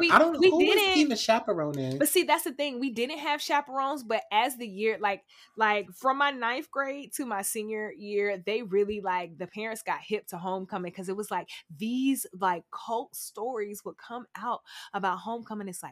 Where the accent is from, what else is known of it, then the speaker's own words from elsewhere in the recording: Atlanta, Georgia, United States; Like, homecoming, where I'm from Atlanta, Georgia, you guys. I'm from the suburbs. I went to a school in Metro Atlanta.